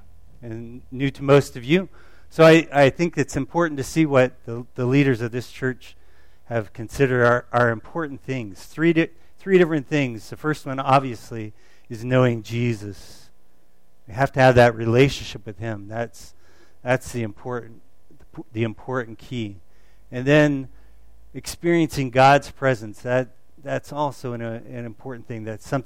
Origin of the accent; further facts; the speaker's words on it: Miami, Florida, United States; also born or lived in Tampa; And where was I born? Florida, okay. Tampa, Florida. Okay, I grew up in Miami primarily